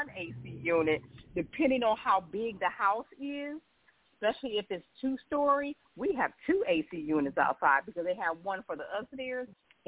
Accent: Illinois, United States; And I'm from Illinois, the land of the cold. And so it is hot down here in Texas.

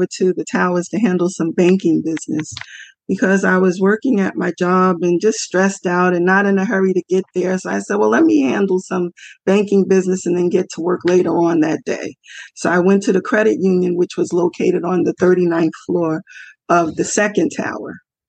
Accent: New Jersey, United States; now in Georgia, United States; I'm originally from New Jersey and I currently live in Georgia.

